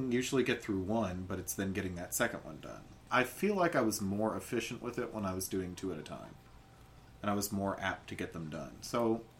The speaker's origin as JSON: {"language": "English", "region": "Illinois", "country": "United States", "said": "I'm from Southern Illinois. There's nothing there to add flavor to my background."}